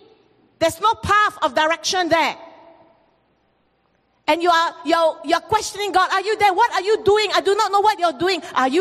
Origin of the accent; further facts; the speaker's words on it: Singapore; 2 weeks ago, I shared with you very honestly how my streak as a Singaporean rose up